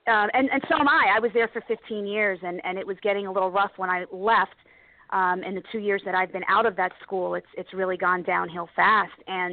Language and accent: English; Hackensack, New Jersey, United States; I was born and raised in Hackensack as well